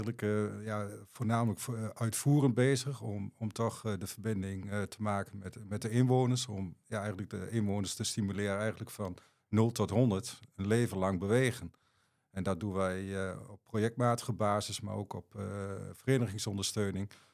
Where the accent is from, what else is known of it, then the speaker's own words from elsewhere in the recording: Almelo, Overijssel, Netherlands; Ik kom uit Almelo. Ik ben getrouwd. Ik heb 1 dochter van 19.